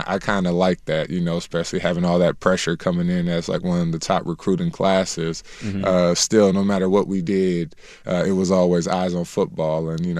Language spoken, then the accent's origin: English; Indiana, United States; You know, I am from Indiana, so... It was bittersweet.